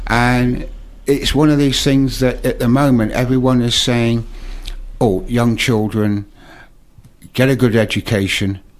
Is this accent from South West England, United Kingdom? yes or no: yes; Poole, South West England, United Kingdom; born there; I was born in Poole, 1949.